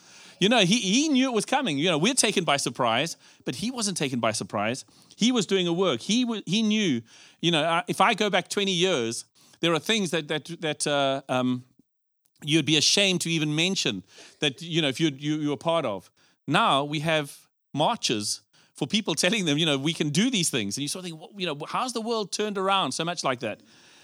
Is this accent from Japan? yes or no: no; Zimbabwe; now in United Kingdom; And, you know, I look at our society today, and we came from Zimbabwe to here.